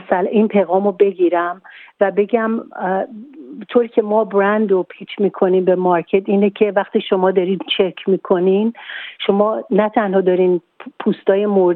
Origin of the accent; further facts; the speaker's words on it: Iran; برای اینکه اولا که خود من ایرانی هستم